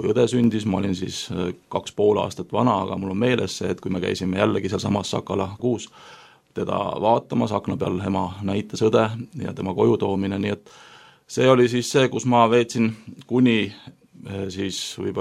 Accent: Tallinn, Harju County, Estonia; ma kasvasin Nõmmel, Nõmme gümnaasiumis, käisin koolis ja tavaline selline aed linnakus, seal oli lähedal Männiku raba

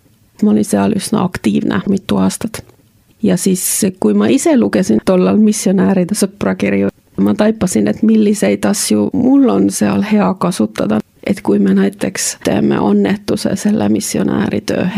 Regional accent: North Savo, Finland; Estonian is a second language; also born or lived in Western Finland; now in Estonia; Ma olen pärit sellisest kohast Soomest, mis on siis Pohjois-Savo. Ja Savo on kuulus sellest, et meie mõtleme välja päris palju sõnu. Ja võib-olla ma vahepeal kasutan neid ja siis ma olen elanud ka Lääne-Soomes kahes erinevas kohas

